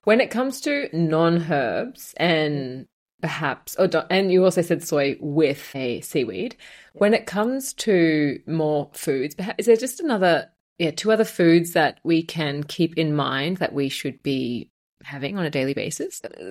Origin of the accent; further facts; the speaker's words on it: Australia; I come from Australia, so there was a big campaign, sun cancer, and just we're fearful of the sun.